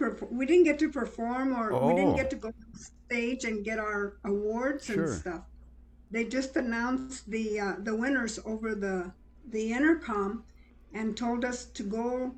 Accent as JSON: {"language": "English", "town": "Carlsbad", "country": "United States", "tie": "born or raised there", "said": "from Carlsbad, born and raised there."}